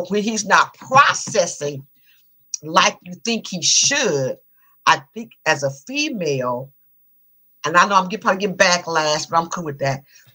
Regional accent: Tennessee, United States; So I was raised in Tennessee.

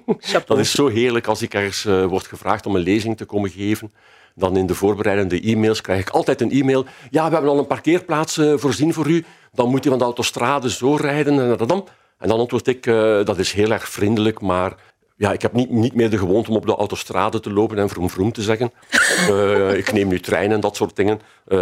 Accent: Ghent, East Flanders, Belgium; ik ben geboren en getogen Gentenaar

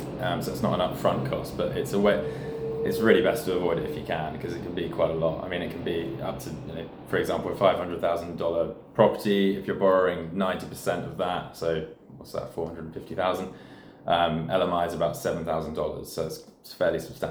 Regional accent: England, United Kingdom; now in Australia; I'm from England initially, but I've been here for 6 years.

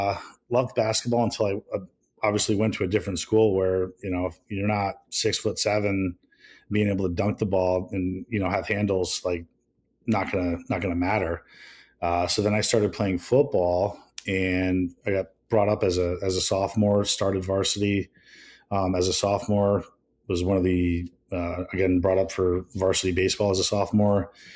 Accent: Schenectady, New York, United States; also born or lived in Minneapolis; So I was born actually in Minneapolis, Minnesota. And as far as that goes, we moved back to New York where my family was from.

